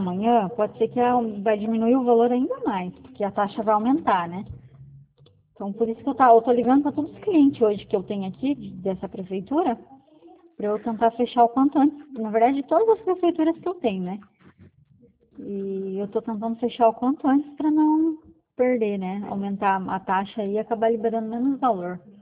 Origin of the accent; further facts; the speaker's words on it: Paraná, Brazil; Então, eu sou aqui do Paraná.